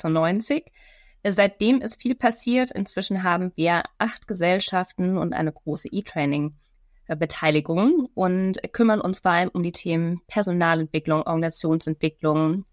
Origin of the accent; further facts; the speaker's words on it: Munich, Bavaria, Germany; moved away as an adult; now in Northern Germany; Ich bin gebürtige Münchnerin, bin aber vor 12 Jahren des Studiums wegen nach Norddeutschland ausgewandert.